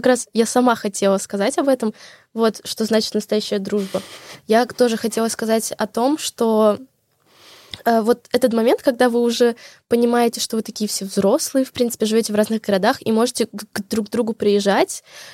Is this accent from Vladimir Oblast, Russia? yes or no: no; Orenburg, Orenburg Oblast, Russia; я из Оренбурга. Поэтому, когда мы домой возвращаемся, расстояние между нами совсем не увеличивается.